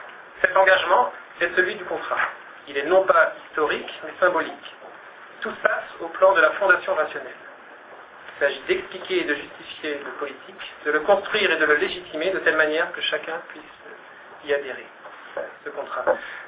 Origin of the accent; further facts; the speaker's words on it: France; accent: French; je le dis en anglais avec mon accent français